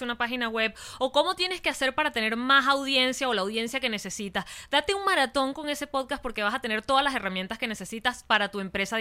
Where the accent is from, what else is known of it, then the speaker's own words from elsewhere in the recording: Venezuela; O sea, me parece que como venezolanos es importante que sepamos esto.